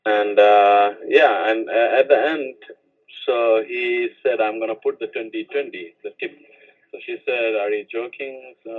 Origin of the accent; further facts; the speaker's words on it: Kerala, India; I'm from Kerala.